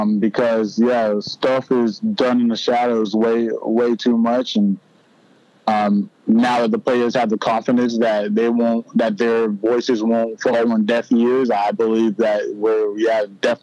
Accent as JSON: {"language": "English", "town": "Clemson", "region": "South Carolina", "country": "United States", "tie": "born or raised there", "said": "it's meant everything to me growing up in Clemson."}